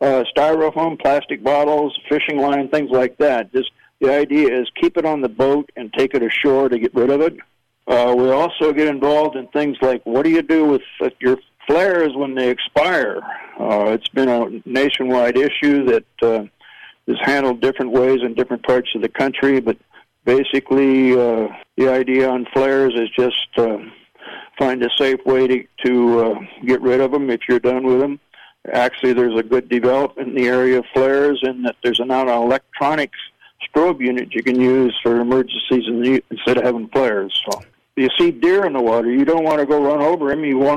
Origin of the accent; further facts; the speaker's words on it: California, United States; now in Florida, United States; I'm actually from California. I just moved to Florida last year.